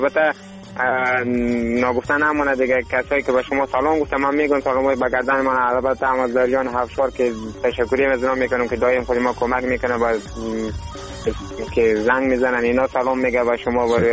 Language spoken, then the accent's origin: Persian; Afghanistan; همه ما شما افغان هستیم.